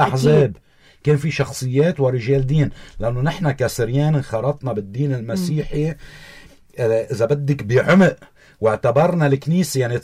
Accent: Zahle, Beqaa, Lebanon; بسموا السريان بزحلة وأنا من زحلة بسمونا مردينية نسبة لمدينة مردين

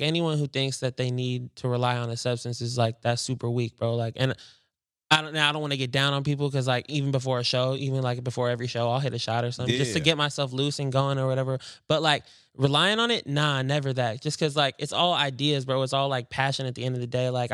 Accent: Seattle, Washington, United States; also born or lived in Dutch Harbor, Alaska; I grew up in, I was born in Seattle, but I lived in Dutch Harbor, Alaska.

